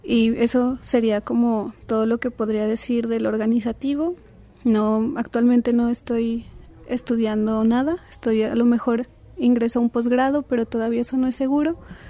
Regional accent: Zacatecas, Mexico; soy de Zacatecas y vengo a presentar una serie de poemas

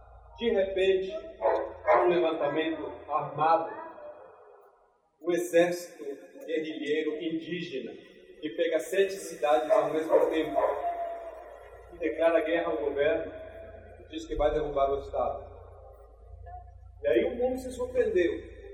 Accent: Mexico; also born or lived in Salvador, Brazil; Eu venho do México, morei aqui em Salvador há 9 anos. Então, é uma cidade muito querida, faz parte da minha vida, do meu coração. Hoje estou morando no sul do México.

